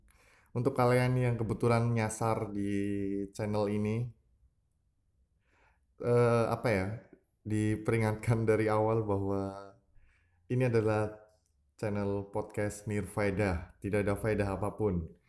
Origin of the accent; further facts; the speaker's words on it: Purbalingga, Central Java, Indonesia; Saya dari Purbalingga gitu.